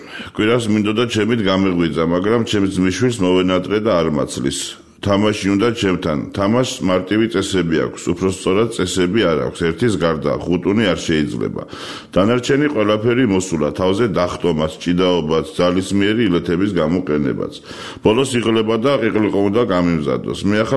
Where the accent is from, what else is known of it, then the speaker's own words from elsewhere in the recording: Tbilisi, Georgia; მე ძალიან მიყვარს ჩემი ქალაქი, დედამიწაზე ყველაზე ძვირფასი ადგილია. ჩემი ბავშვობის უბნები სოლოლაკი და ვერა განსაკუთრებით მიყვარს, იქ სხვა სპლინია, სხვა სურდელი, იქ ჩემი ბავშვობა და ყველაფერი პირველია. ყველა ჩიხთან, ეზოსთან ჩემი თბილისური ისტორია